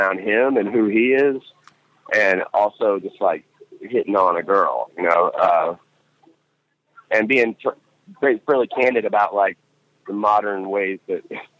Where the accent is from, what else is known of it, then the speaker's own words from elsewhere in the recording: South Carolina, United States; So one time we went back to my hometown, and my granddad's an avid shag dancer, which is like people have maybe never even heard of that, but shagging is like the state dance in South Carolina.